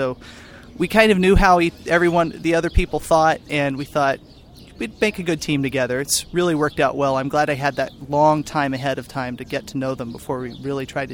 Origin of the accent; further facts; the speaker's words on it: Midwest, United States; Even though we're all from the Midwest, we all, after owning our own businesses, decided to go to school and get a degree